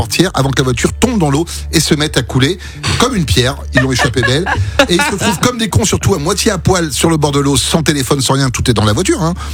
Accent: France; L'argent, je suis français, je te rappelle.

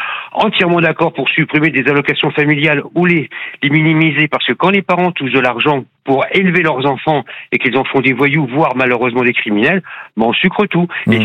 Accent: Cannes, Provence-Alpes-Côte d'Azur, France; Je ne suis pas breton, moi je suis de Cannes.

